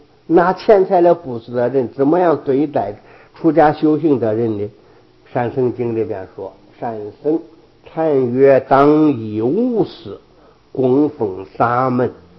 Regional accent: Henan, China; 比如说我的家乡是河南

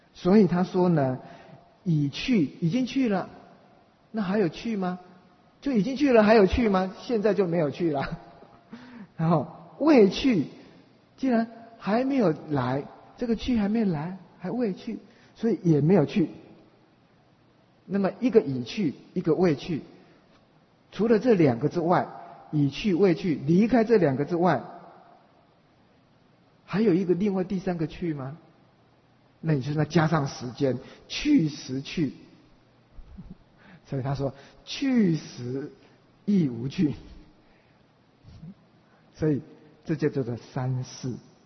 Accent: China; 我们中国人一方面就已经不是怎么喜欢辩论了

